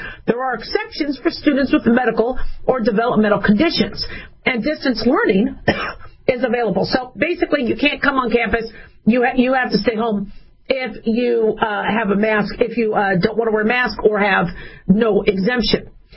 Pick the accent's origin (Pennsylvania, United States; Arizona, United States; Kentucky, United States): Arizona, United States; also born or lived in Las Vegas, United States; growing up in Arizona and Vegas, you know, you get allergic to a lot of oleanders and mulberry trees and olive trees and whatever, and desert plants.